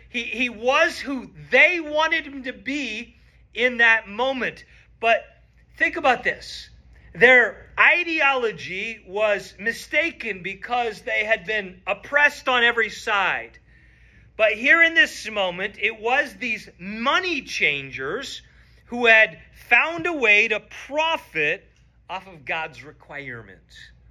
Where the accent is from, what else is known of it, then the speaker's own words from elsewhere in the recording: Canada; now in United States; I thought about what I was taught growing up in Canada, what I learned moving to the States